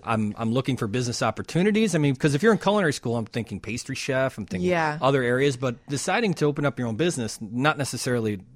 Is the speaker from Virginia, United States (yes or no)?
no; Chicago, Illinois, United States; And that has been something that I've known as a Chicagoan